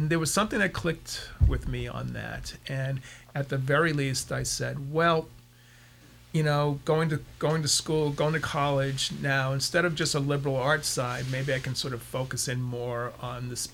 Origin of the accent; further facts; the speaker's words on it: Canton, Massachusetts, United States; I'm from Boston originally. Oh, nice. Born in Roxbury, grew up in Canton.